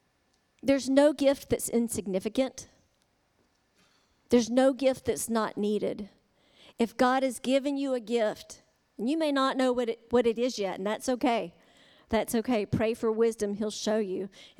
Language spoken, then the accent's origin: English; Charlotte, North Carolina, United States; crashed on a city street in Charlotte. And that's my hometown.